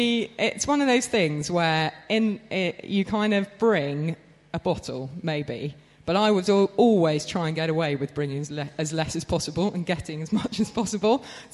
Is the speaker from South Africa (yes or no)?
no; England, United Kingdom; I grew up thinking, I'm generationally English on both sides.